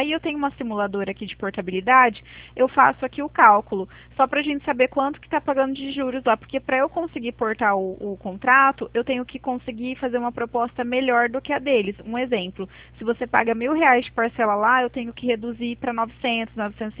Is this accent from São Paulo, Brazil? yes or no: yes; São Paulo, Brazil; eu sou paulista.